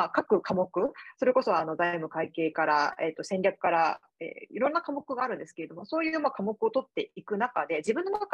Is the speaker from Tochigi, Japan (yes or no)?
no; Tokyo, Japan; 私もともと東京出身だったので東京に戻る形でフリーアナウンサーとして転身しまして、